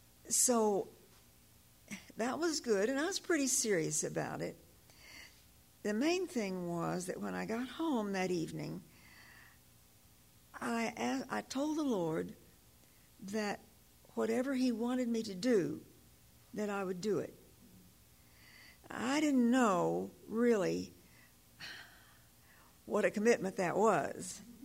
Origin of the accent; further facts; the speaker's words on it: Knoxville, Tennessee, United States; And then my younger brother was born in Knoxville, because I grew up in Knoxville.